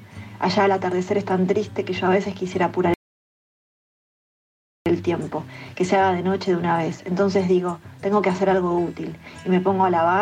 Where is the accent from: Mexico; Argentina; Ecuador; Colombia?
Argentina; Remedios de Escalada, Buenos Aires Province; born there; Nací en Remedios de Escalada, un barrio de zona sur. Es un barrio ferroviario.